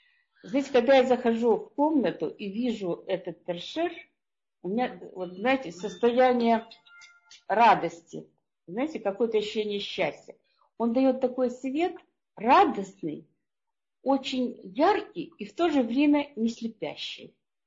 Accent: Moscow, Russia; accent: Russian; Я сказала, из Москвы, из России.

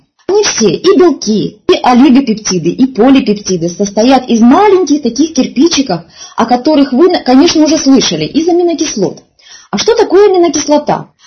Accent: Ukraine; Я выросла на Украине, поэтому, когда я волнуюсь, то, как говорили мои студенты, я хэкаю, то есть вместо буквы «Г» произношу «Г».

